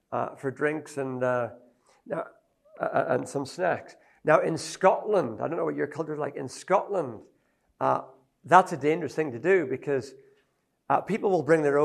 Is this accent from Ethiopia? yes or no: yes; Ethiopia; I grew up in Ethiopia. I love sometimes saying something in Ethiopian as well